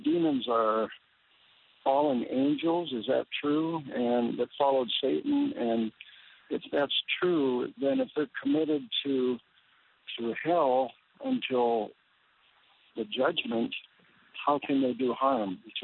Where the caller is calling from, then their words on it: Minnesota, United States; Minnesota.